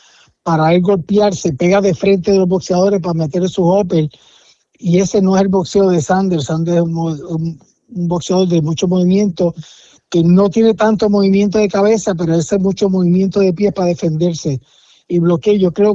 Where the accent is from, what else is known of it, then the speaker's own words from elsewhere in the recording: Puerto Rico; no podemos dejar de pensar que somos boricua y que va a pelear uno de los nuestros.